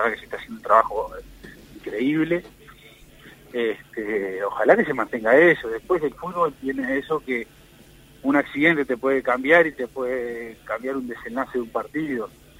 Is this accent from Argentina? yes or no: no; Uruguay; nosotros como críticos uruguayos